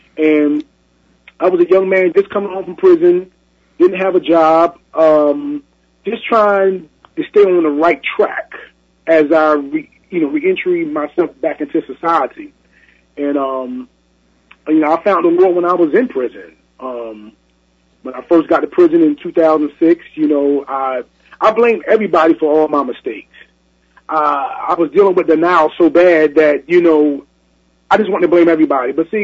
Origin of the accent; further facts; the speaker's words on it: Trenton, New Jersey, United States; also born or lived in Sumter, South Carolina; I grew up in Trent, New Jersey, part of my life in Sumter, South Carolina.